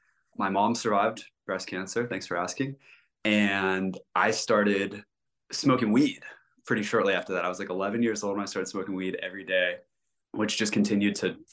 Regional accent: California, United States; born there; Hi, guys. Nice to meet you. I was born in California, and I'm an only child.

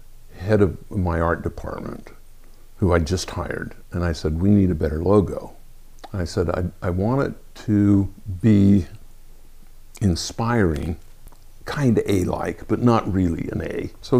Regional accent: Utah, United States; I was born and raised in Utah

